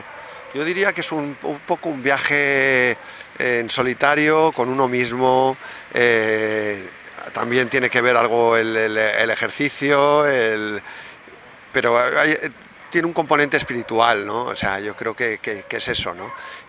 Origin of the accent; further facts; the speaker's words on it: United States; Spanish is a second language; Inglés, sí, inglés. Oh, sí, soy norteamericano.